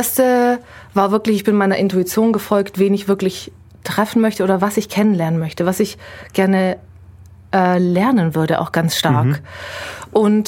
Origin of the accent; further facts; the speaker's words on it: Isny, Baden-Württemberg, Germany; also born or lived in Ulm; Also ich bin im Allgäu geboren, in Isny, und dann ganz oft in der Region umgezogen. Also ich habe in Legau gewohnt, in Dietenheim, in Illertissen, in Herrenstetten und bin dann auch nach Ulm für ein paar Jahre, wo ich auch mein Abitur gemacht habe.